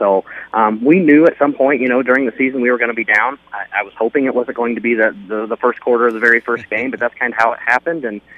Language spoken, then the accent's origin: English; La Harpe, Illinois, United States; Well, basically, I'm from La Harpe originally